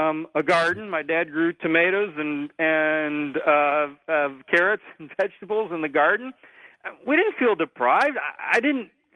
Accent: Danville, Illinois, United States; now in Chicago, United States; My hometown is actually Danville, Illinois. I've lived in Chicago for close to 30 years now, but I grew up in Danville, Illinois.

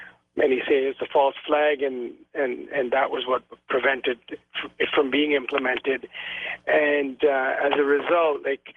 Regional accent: Canada; Me being a Canadian

